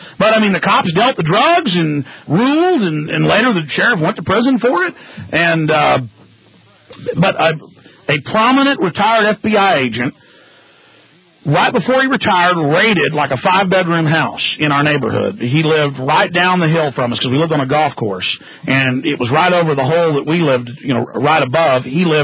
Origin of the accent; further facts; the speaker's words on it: Rockwall, Texas, United States; but I grew up in Rockwall, Texas, the richest county in Texas, also the smallest county in Texas.